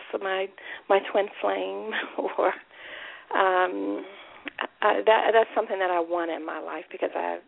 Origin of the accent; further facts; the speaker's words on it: Maryland, United States; I'm from Maryland.